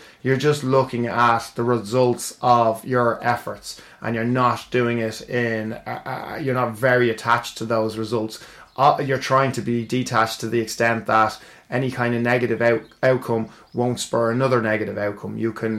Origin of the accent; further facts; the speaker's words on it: Ireland; We like to think that our problems are going to go away if we bury our head, especially I think as an Irish culture, if you bury your head in the sand, you don't deal with it